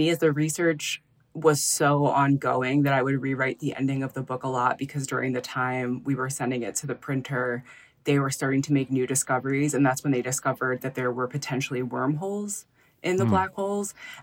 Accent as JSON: {"language": "English", "town": "Philadelphia", "region": "Pennsylvania", "country": "United States", "lives_now": "San Francisco, United States", "said": "well, I'm from Philadelphia. I can handle anything."}